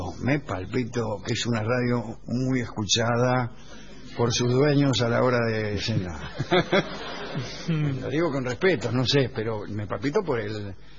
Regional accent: Córdoba, Argentina; Soy de Córdoba.

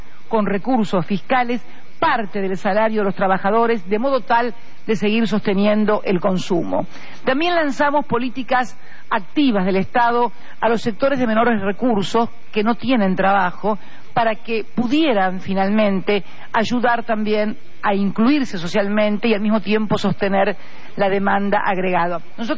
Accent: Argentina; que está en un polo industrial en mi país, como es la ciudad de Rosario.

